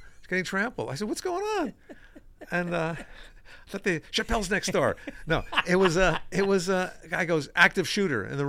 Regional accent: Bridgeport, Connecticut, United States; I was in a working in Bridgeport, my hometown.

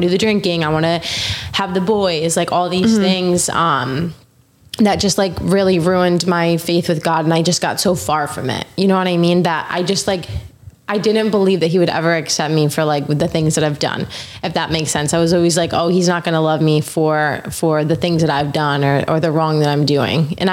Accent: Rochester, New York, United States; So I'm from Rochester, New York, which is 6 hours north of the city.

